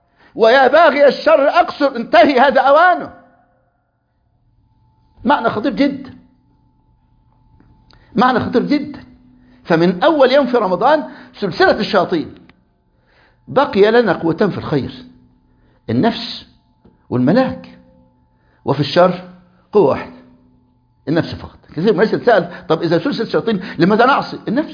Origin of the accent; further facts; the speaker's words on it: Qatar; بعض المستخدمين عندنا في قطر